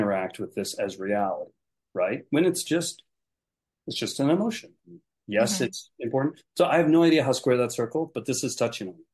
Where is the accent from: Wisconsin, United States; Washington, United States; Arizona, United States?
Wisconsin, United States; I grew up in Wisconsin, and God bless them. You know, people in Wisconsin were basically like, look, suck it up, buttercup.